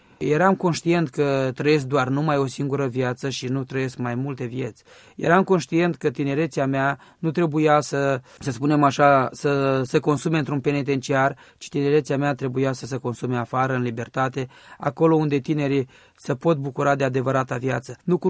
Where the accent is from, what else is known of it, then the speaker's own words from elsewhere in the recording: Bacău, Bacău County, Romania; Am crescut în Bacău alături de trei frați ai mei